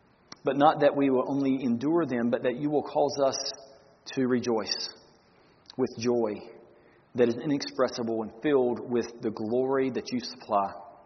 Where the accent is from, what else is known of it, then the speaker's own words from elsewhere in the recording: North Carolina, United States; now in Florida, United States; Now, I moved from North Carolina to Florida. And what's interesting is that once I moved here 27 years ago, more hurricanes have hit my home in Florida and North Carolina that I grew up in than here in Florida.